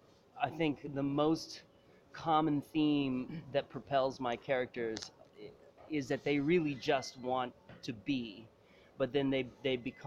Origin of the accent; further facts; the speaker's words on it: Texas, United States; I grew up in South Texas